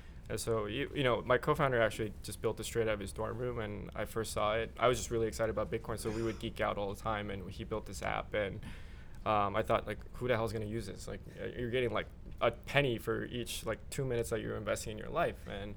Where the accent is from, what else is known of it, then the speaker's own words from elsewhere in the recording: Oregon, United States; I told him that I was going to quit school because I was from Oregon. I was paying out of state tuition